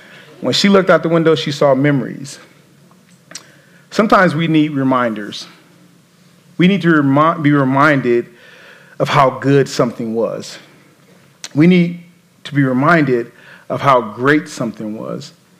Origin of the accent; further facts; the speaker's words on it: Los Angeles, California, United States; When I grew up in Los Angeles, it's 80 degrees.